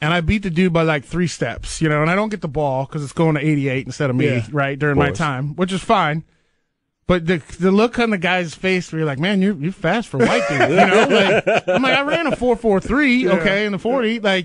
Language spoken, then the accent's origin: English; Nebraska, United States; growing up in Nebraska, we always got the Chiefs games first at noon